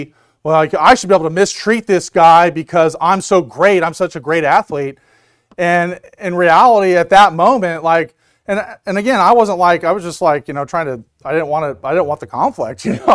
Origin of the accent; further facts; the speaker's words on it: United States; I'm a man. I'm American, and I like football.